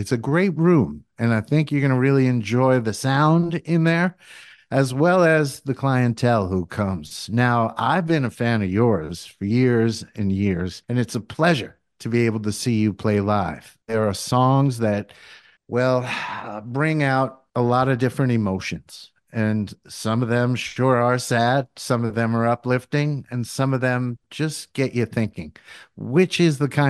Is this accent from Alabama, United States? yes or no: no; Phoenicia, New York, United States; I just want to let you know and the listeners that I'm a Phoenician. It's my hometown.